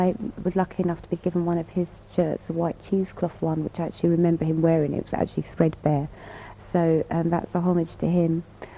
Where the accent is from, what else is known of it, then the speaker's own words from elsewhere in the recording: Margate, South East England, United Kingdom; accent: Margate; That's where my accent come from.